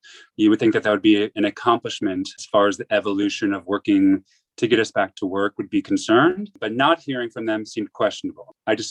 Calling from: New York City, New York, United States; I prefer he, him, and I'm calling from New York City.

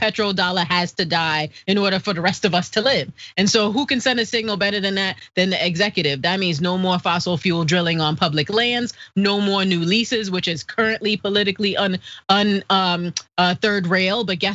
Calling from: Maryland, United States; I'm calling from Maryland, which has really done a vanguard job of failing to regulate on methane

